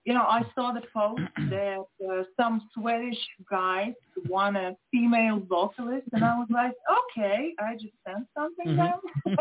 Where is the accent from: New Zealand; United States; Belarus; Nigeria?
Belarus; I'm from Belarus, and I'm watching you.